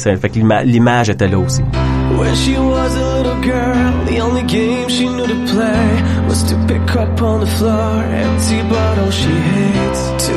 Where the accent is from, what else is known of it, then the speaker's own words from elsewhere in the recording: Montreal, Quebec, Canada; moi et …, on est de Montréal.